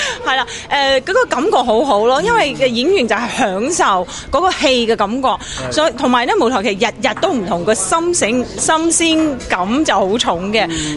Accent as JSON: {"language": "Cantonese", "country": "Taiwan", "moved": "yes", "lives_now": "Hong Kong", "said": "因为大家都知道我系台湾人啦，咁我哋个个都要翻屋企啦，咁所以我嚟咗香港廿几年啦，但系咧我都系每一年好乖女翻台湾陪我妈咪过年"}